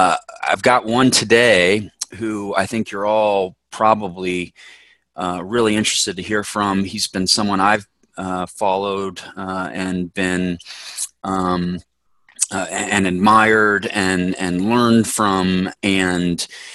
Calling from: Chicago, Illinois, United States; I am chiming in from Chicago, Illinois, where it's crisp and clean.

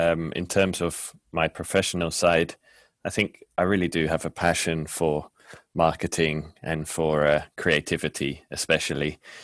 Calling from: London, United Kingdom; So I am calling from a flexible working space in Regent's Park, London.

